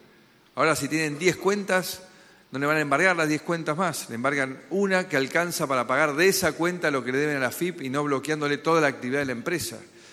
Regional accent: Argentina; lo que somos los argentinos

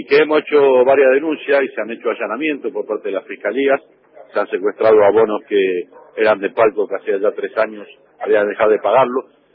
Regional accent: Argentina; los dos somos argentinos

